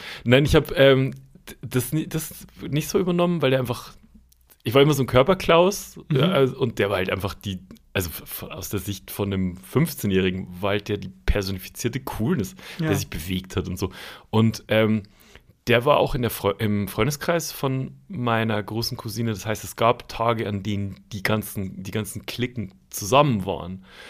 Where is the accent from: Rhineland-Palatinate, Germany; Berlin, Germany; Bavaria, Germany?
Bavaria, Germany; Schwandorf; Und die habe ich irgendwann mal wieder gesehen, auch in Schwandorf, wo ich aufgewachsen bin.